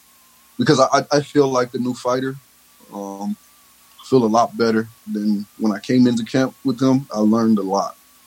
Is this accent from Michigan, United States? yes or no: yes; Grand Rapids, Michigan, United States; now in Lansing, United States; I'm from Grand Rapids, but I live in Lansing.